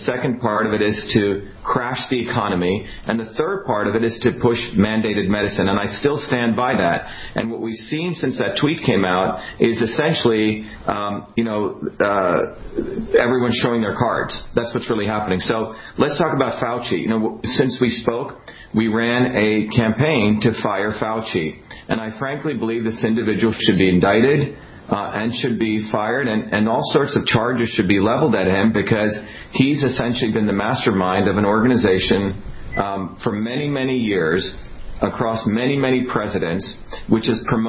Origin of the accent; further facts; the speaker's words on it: New Jersey, United States; my education here in the United States and, you know, growing up in Jersey, et cetera